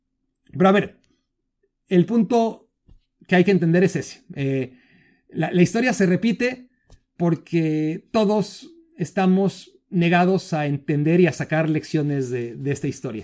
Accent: Mexico; así somos los mexicanos, al parecer

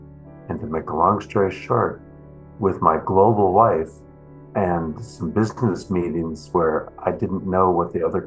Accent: Midwest, United States; I discovered my ethnocentrism growing up in the Midwest of this continent was so deep that I didn't know how to do any of the bridging between myself and anybody different.

